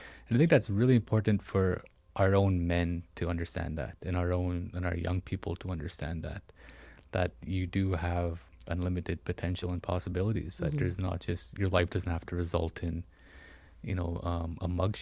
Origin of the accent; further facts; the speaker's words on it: Siksika Nation, Alberta, Canada; Yeah, I grew up in Siksika Nation. It's the second largest reserve in Canada. You know, it's on the prairies and it's very rural